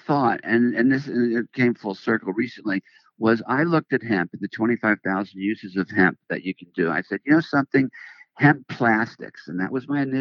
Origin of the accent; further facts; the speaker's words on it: Florida, United States; moved away as an adult; also born or lived in California; Prior to that, I grew up in Florida, which is where I was coming in. When it got too crazy there with the cocaine cowboys, I moved my organization to California